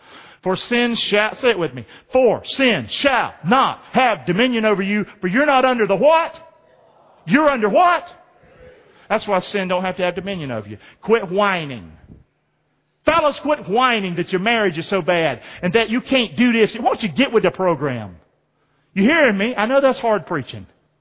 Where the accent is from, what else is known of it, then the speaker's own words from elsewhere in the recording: the South, United States; And I'm from the South. We don't talk like that.